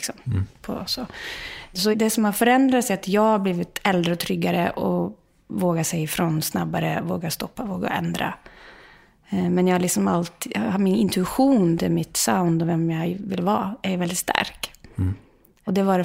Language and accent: Swedish; Molde, Møre og Romsdal, Norway; accent: Molde dialect; Swedish is a second language; Jag snackar ju en dialekt som är sån som det här, och folk kan bli lite skuffa när jag börjar snacka norsk